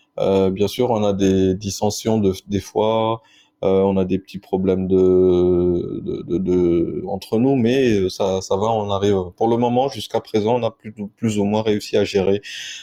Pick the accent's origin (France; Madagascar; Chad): Madagascar; on est malgache, effectivement, on a des connaissances, on sait faire des trucs.